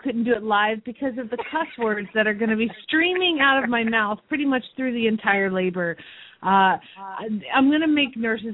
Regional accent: Phoenix, Arizona, United States; from Phoenix, Arizona.

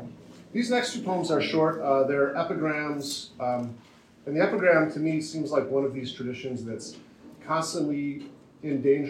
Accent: Saginaw, Michigan, United States; So I grew up in Michigan, in Saginaw, Michigan, actually, Theodore Recchi's hometown.

